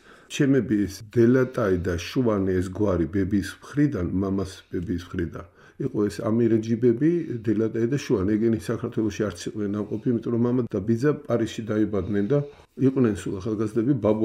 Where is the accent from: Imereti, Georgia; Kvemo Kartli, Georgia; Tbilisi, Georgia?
Tbilisi, Georgia; ეს ჩვენი ესეთი უბანი იყო იქ დავიბადეთ იქ გავიზარდეთ